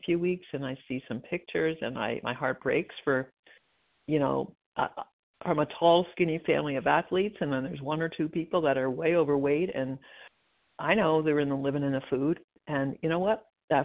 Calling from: New Jersey, United States; from New Jersey. Recovered compulsive overeater.

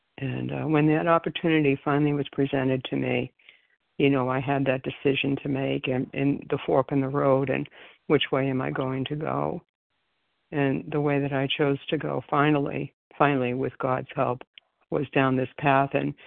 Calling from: Florida, United States; I'm calling from Florida this morning.

